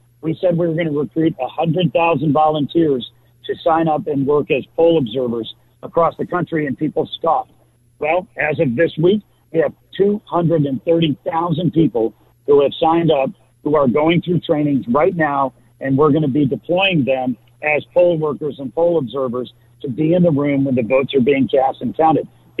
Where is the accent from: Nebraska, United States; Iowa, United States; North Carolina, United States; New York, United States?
North Carolina, United States; North Carolina, my home state, we had redistricting.